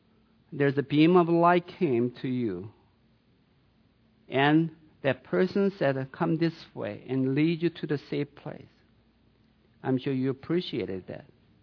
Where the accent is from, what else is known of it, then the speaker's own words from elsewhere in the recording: Sweden; I'm from Sweden.